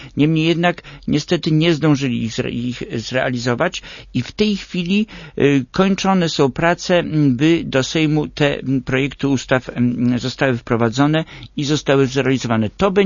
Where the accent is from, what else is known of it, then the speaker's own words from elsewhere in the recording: Przemyśl, Subcarpathian Voivodeship, Poland; Zatrzymała się w Przemyślu i stąd jestem z Przemyśla.